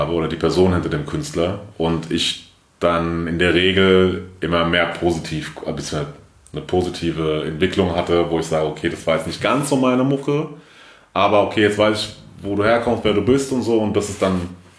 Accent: Frankfurt, Hesse, Germany; Nee, ich bin in Frankfurt groß geworden.

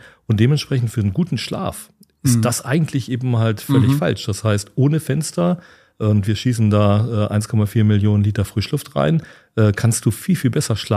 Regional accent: Hanover, Lower Saxony, Germany; Und Hannover, ich bin Hannoveraner, das werde ich nicht verleugnen können.

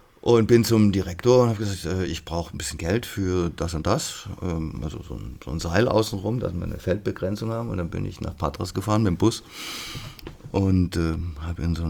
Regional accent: Freiburg, Baden-Württemberg, Germany; ich bin 61 geboren in Freiburg. Habe auch dort sehr lange gelebt und bin immer noch gerne in der Stadt. Habe die Stadt auch als Jugendlicher und Kind als sehr frei und international erlebt.

